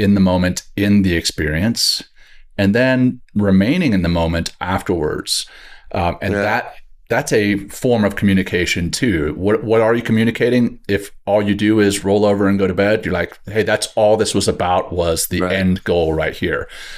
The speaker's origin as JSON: {"language": "English", "region": "Louisiana", "country": "United States", "tie": "born or raised there", "said": "she lived in just outside my hometown in Louisiana."}